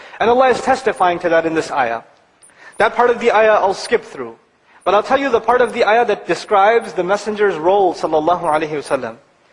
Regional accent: Pakistan; I'm from Pakistan originally, and this is a problem in Pakistan

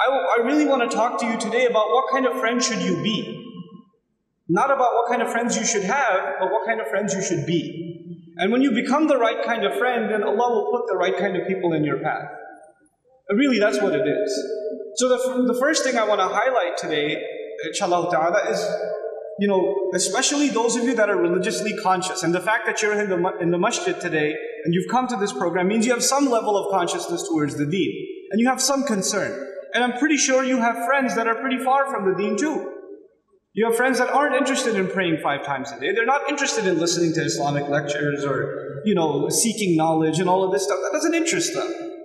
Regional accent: United States; I know you're not used to that, but I'm from America.

